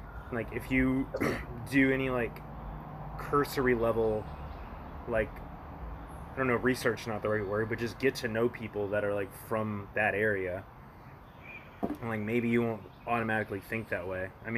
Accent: Kentucky, United States; born there; also born or lived in Georgia / Kansas / Oklahoma / Florida; Yeah, I was born in Kentucky. Went from Kentucky to Augusta or Fort Gordon. So Fort Gordon, and then over to Kansas, Oklahoma, and then back to Georgia.

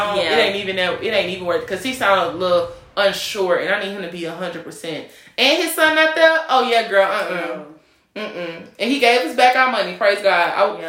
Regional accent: Louisiana, United States; Where are you guys from? And we're like, Louisiana.

